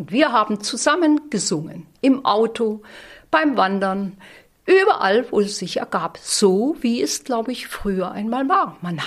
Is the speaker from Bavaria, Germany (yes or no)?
yes; Bavaria, Germany; Bei uns in Bayern